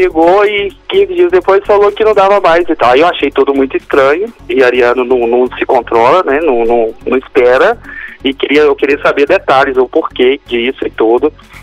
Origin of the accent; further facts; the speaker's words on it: Contagem, Minas Gerais, Brazil; born there; Só passei uma temporada no Rio. Morei uns 3 anos no Rio e voltei pra Contagem de novo. Mas sou nascido em Contagem.